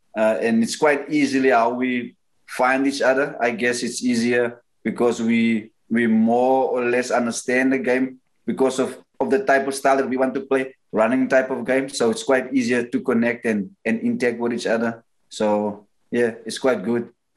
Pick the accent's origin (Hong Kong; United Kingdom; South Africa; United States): South Africa; Port Elizabeth, Eastern Cape; In the township where I grew up called Missionville in Port Elizabeth